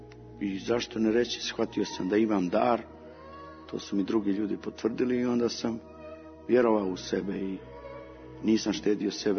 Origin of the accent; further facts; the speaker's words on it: Montenegro; a posebno zato što je Crna Gora i naravno moj zavičaj, ima jako izražen taj kult o smrti.